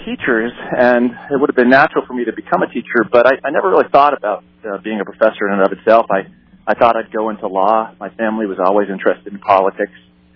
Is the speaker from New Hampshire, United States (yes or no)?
yes; New Hampshire, United States; And there I was raised Roman Catholic in New Hampshire, as many people.